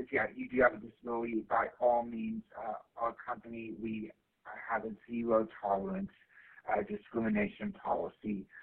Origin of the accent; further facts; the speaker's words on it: Laredo, Texas, United States; the company is actually in Laredo, Texas, near Mexico, and near the Mexico border, because that's where I'm from. … I'm from Laredo.